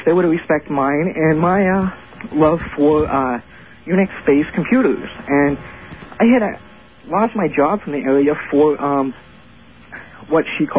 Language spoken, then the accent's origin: English; Ohio, United States; I'm from Ohio.